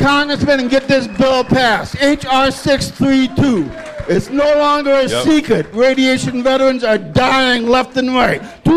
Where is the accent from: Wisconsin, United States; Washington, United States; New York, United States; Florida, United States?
Wisconsin, United States; Milwaukee; No, originally from Milwaukee.